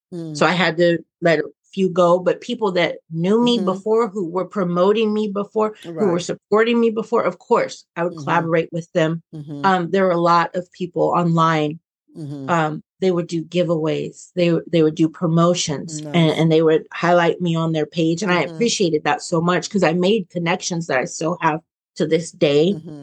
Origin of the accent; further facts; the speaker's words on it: Oakland, California, United States; I'm originally from Oakland.